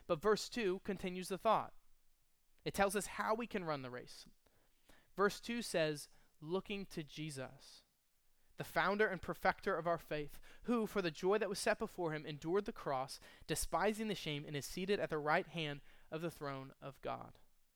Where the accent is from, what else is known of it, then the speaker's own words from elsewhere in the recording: Texas, United States; So, as a Texan, in the Battle of the Alamo